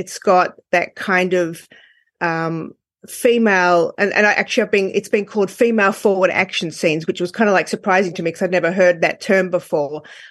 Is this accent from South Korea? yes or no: no; Australia; I'm from Australia.